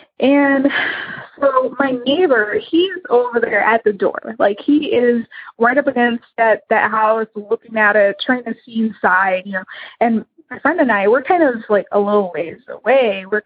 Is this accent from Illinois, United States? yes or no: yes; Illinois, United States; I am from Illinois.